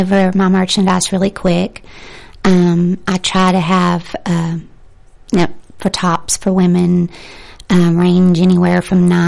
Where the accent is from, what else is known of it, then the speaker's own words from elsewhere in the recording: Coleman, United States; I grew up in Coleman. Okay. And a graduate from Fairview High School.